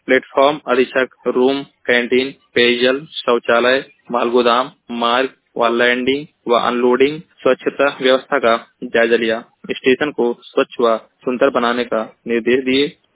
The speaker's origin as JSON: {"language": "Hindi", "town": "Maharajganj", "region": "Uttar Pradesh", "country": "India", "said": "मैं जिला महाराजगंज का निवासी हूँ।"}